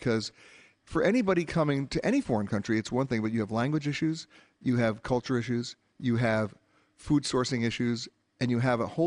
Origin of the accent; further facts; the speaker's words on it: United States; Obviously, I'm from the United States.